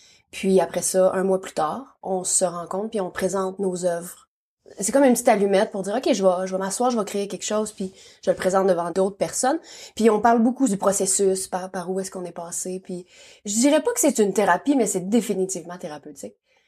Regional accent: Quebec, Canada; born there; Je suis née en Abitibi-Témiscamingue, au Québec.

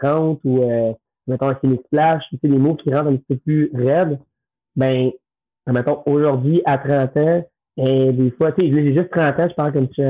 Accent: Quebec, Canada; Non, moi, je dis que je viens de Montréal, mais moi, je viens plus de la rive sud de Montréal, de Montérégie.

